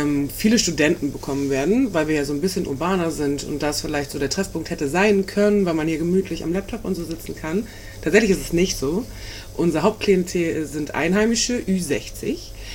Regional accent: Schleswig-Holstein, Germany; wie gesagt, ich komme ja auch aus Dithmarschen

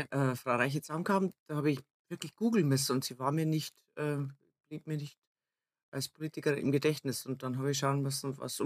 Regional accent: Bavaria, Germany; accent: Bavarian; wenn ich meinen zarten bayerischen Dialekt für mich sprechen lasse

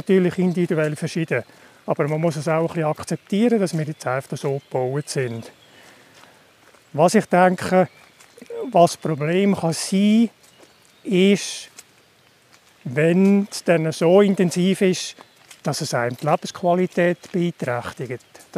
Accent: Lucerne, Switzerland; now in Winterthur, Switzerland; Ich bin ursprünglich Luzerner, wohne aber seit 20 Jahren in Winterthur.

